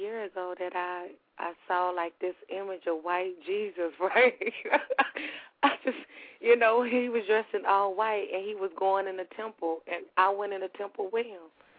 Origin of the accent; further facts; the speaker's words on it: Arkansas, United States; now in Los Angeles, United States; I'm from Arkansas and I moved out to Los Angeles and that's where I started.